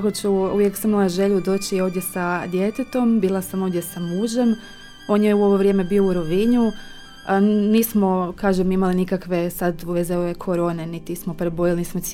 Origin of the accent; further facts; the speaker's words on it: Sveta Nedelja, Zagreb County, Croatia; ja dolazim iz Svete Nedelje i danas je grad, slavi dan grada, i naš zaštitnik je ovoga Presveto Trojstvo, i to mi je već jedna milost da sam ja od tamo došla ovdje.